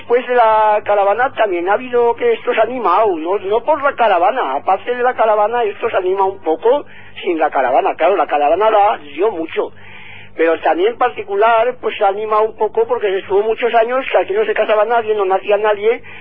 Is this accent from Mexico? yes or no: no; Plan, Aragon, Spain; De Sobralbe somos los de Plan, los de Salinas, los de Salavillo, toda la gente de aquí, de este terreno.